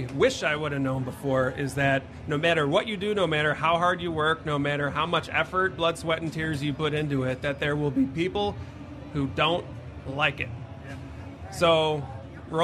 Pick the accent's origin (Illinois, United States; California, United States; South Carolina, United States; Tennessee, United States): Illinois, United States; Des Plaines; Listen, I was born and bred in Des Plaines